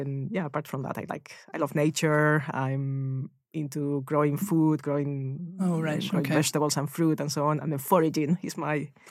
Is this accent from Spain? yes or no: yes; Madrid, Community of Madrid, Spain; I grew up in Madrid, so Madrid in the summer, if you've been there, it's like 40 degrees upwards.